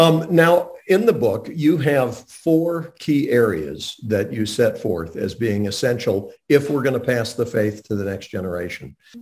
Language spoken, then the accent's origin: English; Montreat, North Carolina, United States; I grew up in Montreat, where the Graham family lived